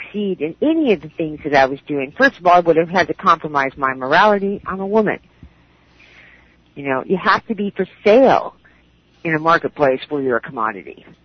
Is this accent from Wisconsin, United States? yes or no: yes; Madison, Wisconsin, United States; born there; I was born in 1956 in Madison, Wisconsin.